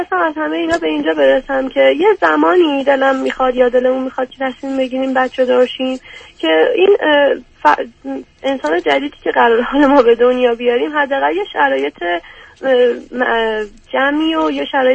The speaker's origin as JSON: {"language": "Persian", "country": "Iran", "tie": "born or raised there", "said": "تو ایران بزرگ شدم"}